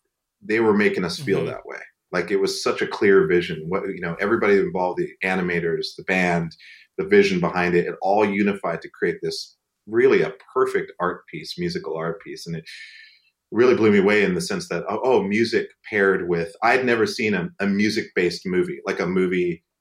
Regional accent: Great Falls, Montana, United States; I grew up in Great Falls. So we're in Helena. Helena's like an hour and a half away from Great Falls in the capital.

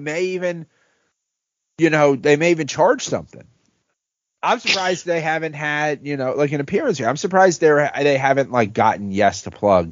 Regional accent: Bronx, New York, United States; growing up in the Bronx, like, there were just Dominican people who would just write, like, they just wrote on their car how many home runs he had.

